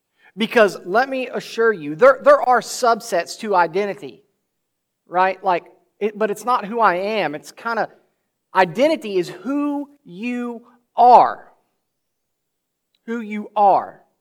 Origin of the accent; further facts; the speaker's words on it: United States; I can rightly say that I'm a citizen of the United States. I'm an American.